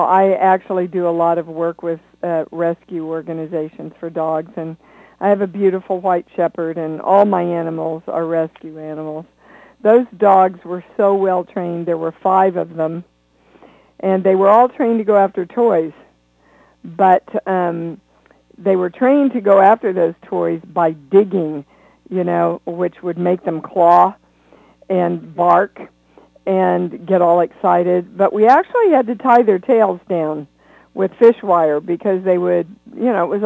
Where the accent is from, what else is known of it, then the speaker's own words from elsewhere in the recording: Kansas City, Kansas, United States; moved away as an adult; also born or lived in New York, United States; I had never been out of Kansas. I'm from Kansas City, Kansas.